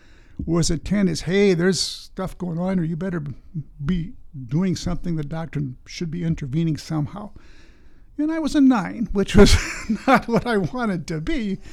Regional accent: Richland Center, Wisconsin, United States; Well, I'm a Richland Center native, born and raised in Richland Center, graduated from Richland Center High School.

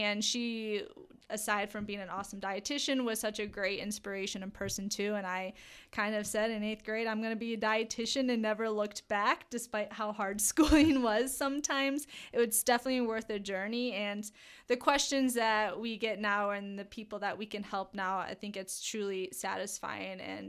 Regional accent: Michigan, United States; Well, I am from Michigan, so not originally from Wisconsin.

